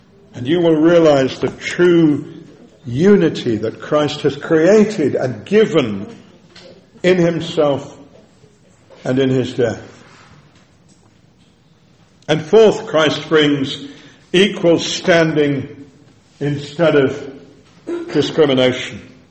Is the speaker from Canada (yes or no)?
no; United Kingdom; Just as I am a British citizen, and thank God at least for a little longer a European citizen